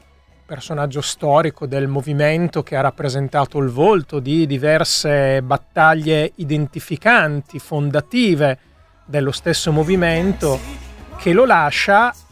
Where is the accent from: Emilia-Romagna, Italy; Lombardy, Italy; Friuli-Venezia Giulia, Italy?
Lombardy, Italy; Brescia; come si dice nelle mie parti a Brescia